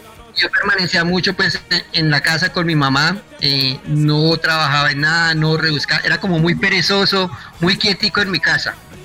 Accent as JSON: {"language": "Spanish", "town": "Soacha", "region": "Cundinamarca", "country": "Colombia", "tie": "born or raised there", "said": "Yo fui criado en el pueblo, en Soacha"}